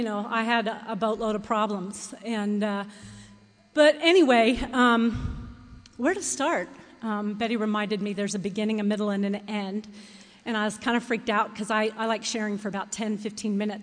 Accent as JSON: {"language": "English", "town": "Salt Lake City", "region": "Utah", "country": "United States", "said": "Out-of-town speaker, and I'm actually from Salt Lake City, so, but I did get here from Houston, Texas."}